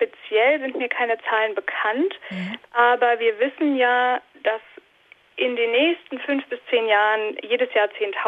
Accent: Saxony-Anhalt, Germany; Ich bin in Sachsen-Anhalt, auf dem Lande, bei meinen Eltern, wo ich aufgewachsen bin.

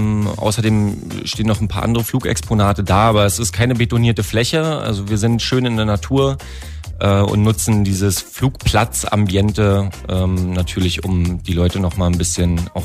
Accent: Borkheide, Brandenburg, Germany; Wir kommen alle, sogar aus Borkheide, Borkwalde, haben unsere Wurzeln, aber auch hier in Potsdam.

